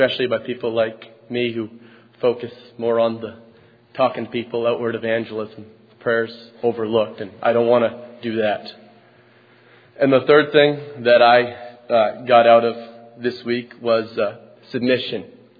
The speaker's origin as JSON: {"language": "English", "town": "Ashland", "region": "Maine", "country": "United States", "said": "from Ashland, Maine."}